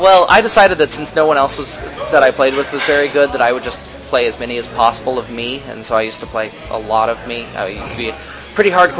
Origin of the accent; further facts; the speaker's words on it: Midwest, United States; but then again, I'm from the Midwest